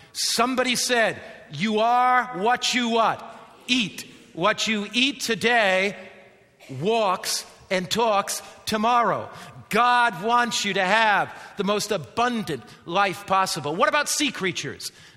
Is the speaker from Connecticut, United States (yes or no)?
yes; Connecticut, United States; I remember I grew up on the Atlantic coast with the wind blowing in my hair. Connecticut shoreline, sand coming up between my toes, running down the beach as a boy.